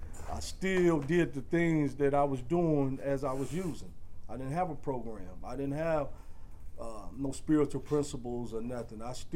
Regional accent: Milwaukee, Wisconsin, United States; born there; I'm an addict. I was born here in Milwaukee.

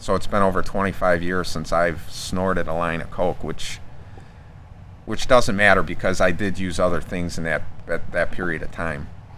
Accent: Chicago, Illinois, United States; I was from Chicago. I moved to northern Wisconsin to try to get away from all of the problems, and my parents owned a bar.

